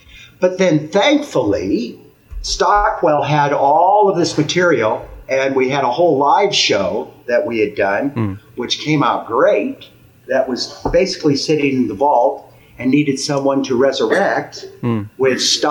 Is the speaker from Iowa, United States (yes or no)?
yes; Iowa, United States; now in Northwest, United States; I came out from Iowa in 1986 to the Northwest